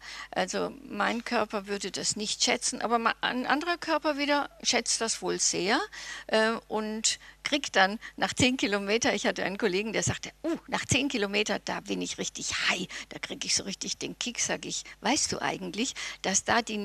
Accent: Bavaria, Germany; ich komme aus Bayern und esse immer so viel Schweinespick

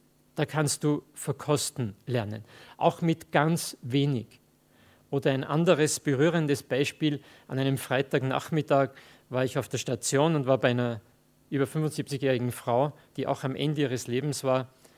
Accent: Lower Austria, Austria; Ich komme aus dem Mostviertel in Niederösterreich

